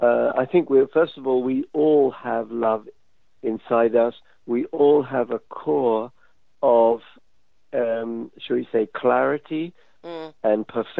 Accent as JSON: {"language": "English", "region": "London", "country": "United Kingdom", "tie": "born or raised there", "said": "One actually is from my childhood when I was, I guess, seven, growing up in London"}